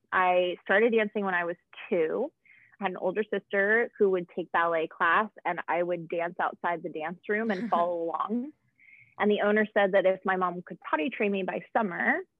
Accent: California, United States; I'm from California originally, so I like to talk about

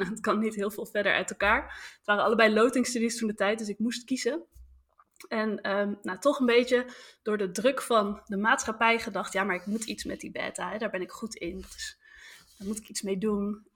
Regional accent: Huizen, North Holland, Netherlands; also born or lived in Amsterdam / Middelburg / Norway / Innsbruck; now in Rotterdam, Netherlands; dan ben ik opgegroeid in Huizen. Dat ligt in het Gooi. Daarna heb ik in Amsterdam gewoond, Middelburg, in Noorwegen, in Innsbruck, in Oostenrijk. En nu ondertussen alweer een hele tijd in Rotterdam.

